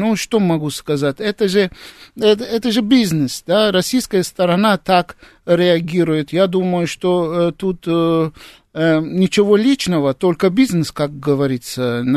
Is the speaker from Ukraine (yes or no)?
no; Turkey; Ну, нет, я родом из Турции, я там родился.